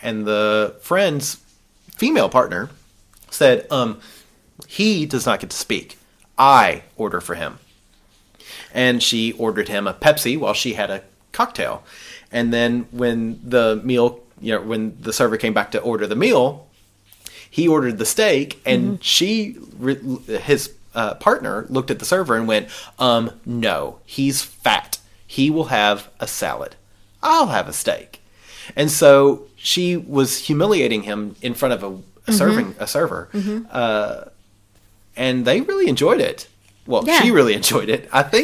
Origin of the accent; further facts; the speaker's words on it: the South, United States; like, I grew up in the South. I don't want to relive my childhood.